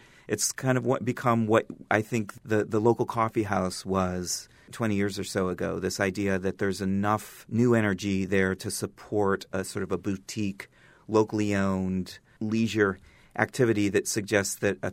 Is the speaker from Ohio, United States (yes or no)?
yes; Akron, Ohio, United States; towns like Mansfield and cities like my hometown of Akron can very easily slip away if they are not tended to by the people who are going to care about them the most